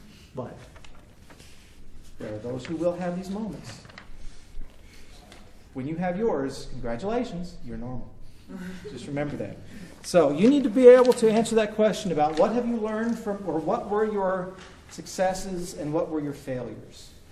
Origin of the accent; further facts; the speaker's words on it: Texas, United States; Remember, I grew up in Texas, very bilingual state.